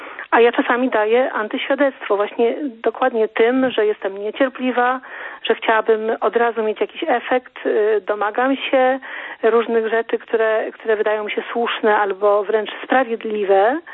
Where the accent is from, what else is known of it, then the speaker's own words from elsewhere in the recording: Warsaw, Masovian Voivodeship, Poland; jestem z Warszawy.